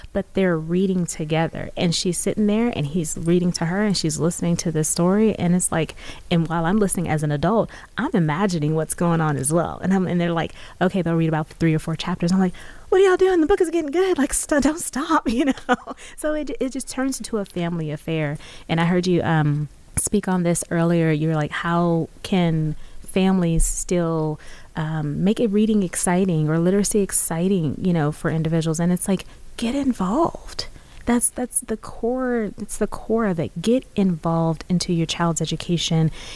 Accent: Houston, Texas, United States; back in where we grew up in Houston

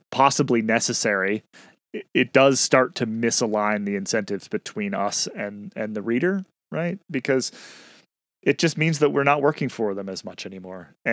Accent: Boston, Massachusetts, United States; now in Durango, United States; I am also from Boston. long time ago, but I was joking with my wife the other day, because we're both big cross country skiers, mm-hmm. big Nordic skiers here in Durango

